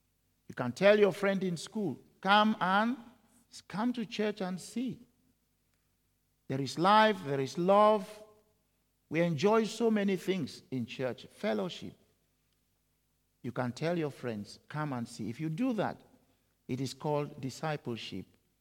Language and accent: English; Boo, Cameroon; now in Scotland, United Kingdom; I come from Cameroon, you come from Edinburgh. Interesting. So, if I went back to my village now, I'm sure many of the people will be quite surprised that a village boy from Boo now lives in Great Britain, in Scotland.